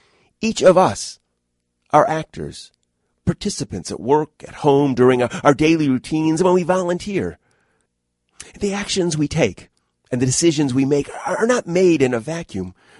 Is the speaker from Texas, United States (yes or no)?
no; Detroit, Michigan, United States; even though I grew up in Detroit, I'm not much of a car guy.